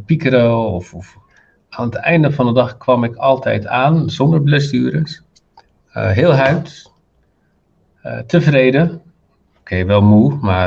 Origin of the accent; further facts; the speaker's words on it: Tangier, Tanger-Tetouan-Al Hoceima, Morocco; In Marokko. Nee, ik woonde opgegroeid in Tanger.